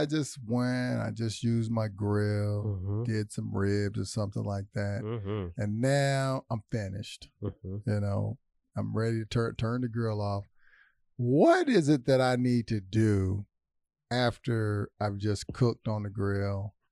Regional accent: Louisville, Kentucky, United States; I'm from Louisville. So, I'm from Louisville, Kentucky.

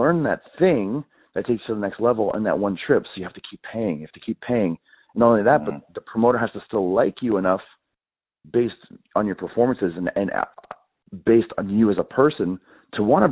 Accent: Winnipeg, Manitoba, Canada; I grew up in Winnipeg, and we do have a scene there

